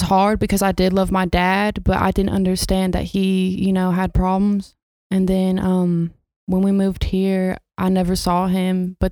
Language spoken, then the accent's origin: English; Knoxville, Tennessee, United States; also born or lived in Chattanooga; Okay. Well, I'm from Knoxville, Tennessee. I moved to Chattanooga when I was in third grade, so I was pretty young.